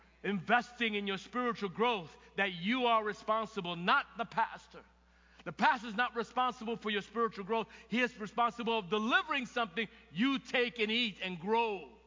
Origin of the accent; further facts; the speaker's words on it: East Coast, United States; I'm from the East Coast.